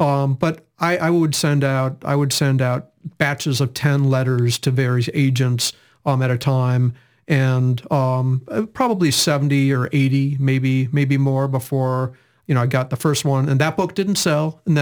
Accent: Chicago, Illinois, United States; moved away; I grew up in Chicago. I'm not sure if I view that as home or if I view this as home.

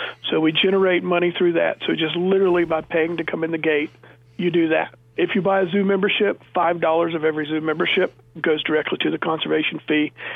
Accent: North Carolina, United States; accent: North Carolina; I grew up in North Carolina, hence coming about the accent, honestly.

